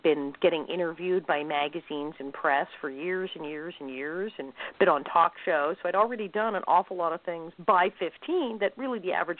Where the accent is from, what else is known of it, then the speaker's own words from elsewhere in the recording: Hollywood, California, United States; growing up in Hollywood, too.